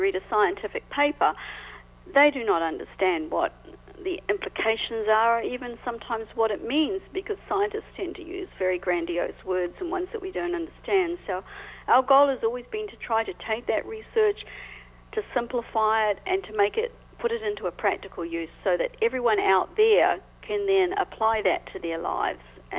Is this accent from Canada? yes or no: no; Auckland, New Zealand; Even though I grew up in Auckland, which, of course, is the biggest city in New Zealand, I grew up in the suburbs in a beautiful area, actually a lot like Salt Spring, lots of trees, lots of beaches.